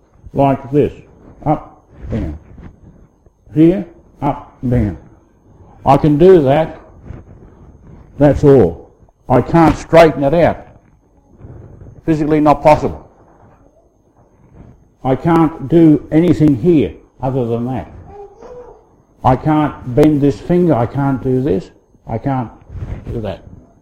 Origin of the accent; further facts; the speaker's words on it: Sydney, New South Wales, Australia; born there; I was born late one night, about 11:15 hours, on the 11th of June 1944. Sydney was under siege at that time because the war was on.